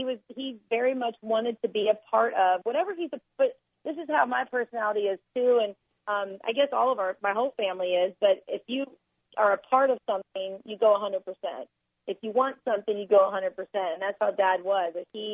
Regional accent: Montreal, Quebec, Canada; born there; I was born in Montreal in 1980, October 6, 1980.

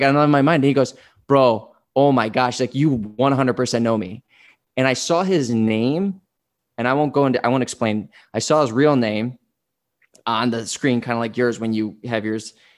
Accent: Downers Grove, Illinois, United States; I'm like, dude, I grew up near Naperville.

